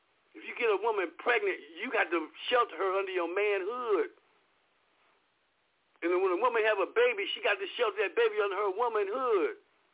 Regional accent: Los Angeles, California, United States; I was raised in Los Angeles in South Central L.A.

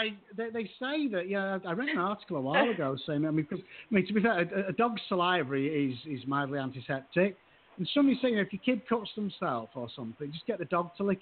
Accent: Yorkshire and the Humber, United Kingdom; it's because I'm a Yorkshire man.

